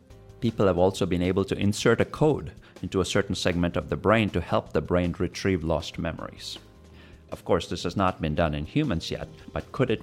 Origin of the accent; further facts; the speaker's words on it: India; And I'm an Indian growing up in India.